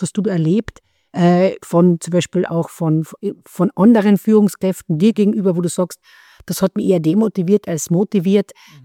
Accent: Carinthia, Austria; ich bin eine Kärntnerin

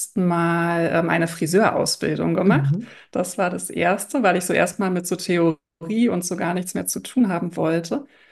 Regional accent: Berlin, Germany; ich komme ja aus Berlin, damals hatte ich in Berlin gelebt.

